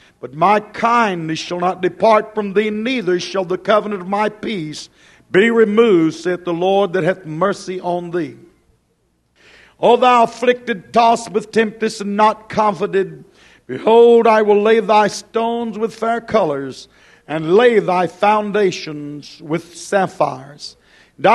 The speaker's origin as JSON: {"language": "English", "country": "United States", "said": "You know, it's hard for us as American people to accept the idea that we are at an end."}